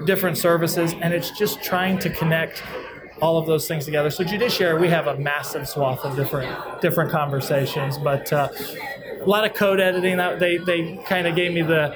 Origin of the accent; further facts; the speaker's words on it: Donnellson, Iowa, United States; I'm from Donelson, Iowa.